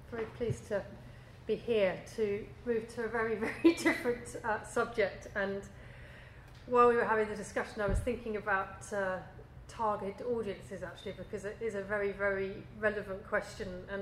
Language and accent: English; England, United Kingdom; also born or lived in United States; As you can hear, I'm English, and I'm grateful for having lived in the States for a few years that I'm slightly aware of what a Britishism is.